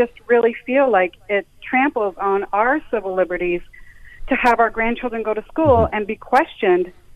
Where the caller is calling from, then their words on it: Vermont, United States; Hey, so I'm calling from Vermont